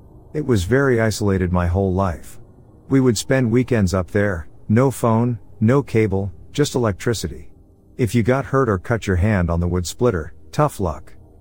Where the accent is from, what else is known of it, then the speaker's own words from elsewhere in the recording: California, United States; My family had a ranch growing up in Northern California.